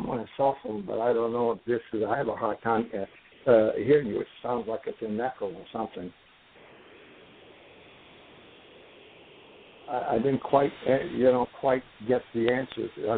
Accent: New York, United States; I'm from New York, and I studied with him for, you know, 2-3 years.

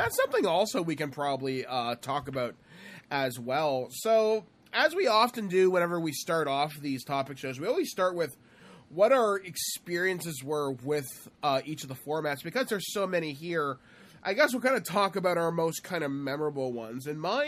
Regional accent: Shallow Lake, Ontario, Canada; my hometown where I grew up had this little tiny video store next to one of the best biker shops in the world, if you can believe that. It was located in my little town of Shallow Lake

